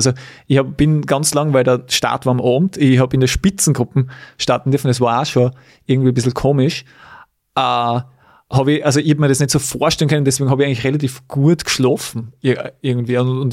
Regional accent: Weiz, Styria, Austria; Wir waren zum Beispiel in Weiz, in meiner Heimat

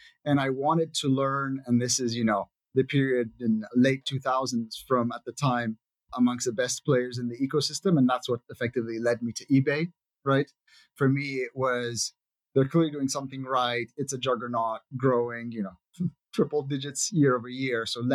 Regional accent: Italy; I was fortunate growing up in Italy that I got to play a lot of soccer

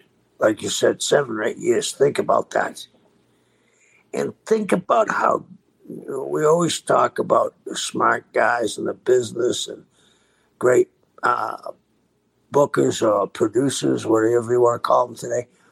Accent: Boston, Massachusetts, United States; I mean, when I was growing up in Boston, East Boston was Italians. South Boston was only for the South Boston Irish.

